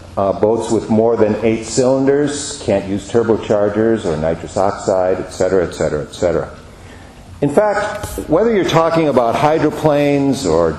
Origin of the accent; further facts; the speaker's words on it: Seattle, Washington, United States; Dear friends in Christ, I'm from Seattle. The biggest summer attraction in Seattle is Seafair